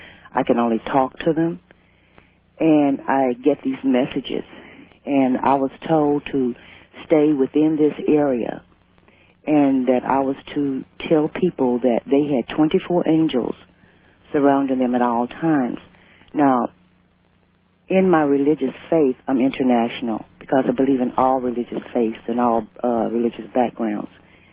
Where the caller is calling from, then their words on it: Fort Smith, Arkansas, United States; I'm calling you from Fort Smith, Arkansas, KWHN 1320 on your radio dial.